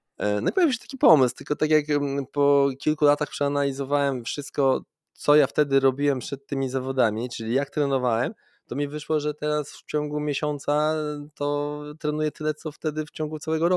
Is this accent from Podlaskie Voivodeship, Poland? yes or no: yes; Białystok, Podlaskie Voivodeship, Poland; Nie. Ja pochodzę z Podlasia, z Białegostoku.